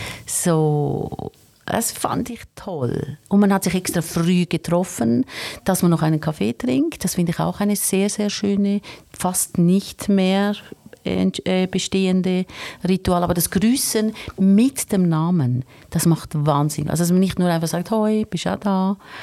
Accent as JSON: {"language": "German", "town": "Ennetmoos", "region": "Nidwalden", "country": "Switzerland", "said": "wo ich wohne, wo ich herkomme, hat gesagt, dass ich dort zufälligerweise noch nie war, in Ennetzmoos im Kanton Nidwalden."}